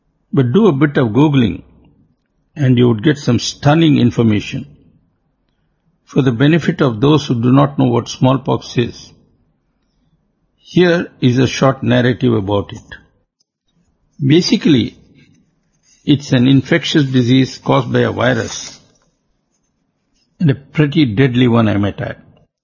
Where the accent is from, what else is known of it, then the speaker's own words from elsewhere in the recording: India; there I was from India in a church in Australia. And here were two Pakistani Muslims wanting a picture with me from India, a Hindu.